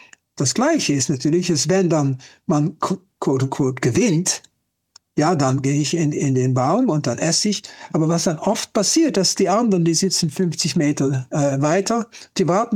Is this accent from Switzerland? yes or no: no; Netherlands; German is a second language; Ich bin ja Holländer